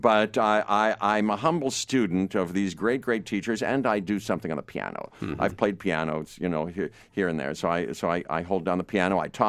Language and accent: English; Pittsburgh, Pennsylvania, United States; I'm from Pittsburgh, and my mom and my parents had this friend, Mildred Snitzer.